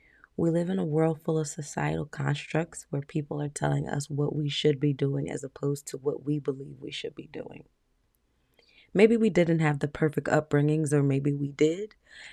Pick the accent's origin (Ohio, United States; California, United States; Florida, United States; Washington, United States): Florida, United States; also born or lived in Georgia; I can speak for myself and in the community that I was in, or that I grew up in. I grew up in Florida and Georgia.